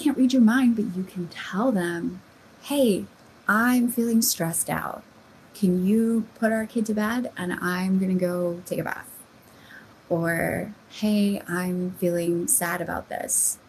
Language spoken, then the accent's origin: English; United States; So for me, as an American